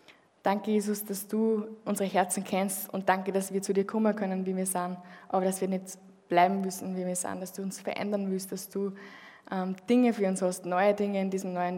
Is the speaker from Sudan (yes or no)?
no; Upper Austria, Austria; accent: Mühlviertel dialect; now in Linz, Austria; für die, die mich noch nicht kennen … ich bin 25 Jahre jung und komme aus dem Mühlviertel, was man wahrscheinlich hört. Ich werde es noch mehr davon hören heute in der Predigt von meinem Dialekt. Und ich wohne aber derzeit in Linz schon länger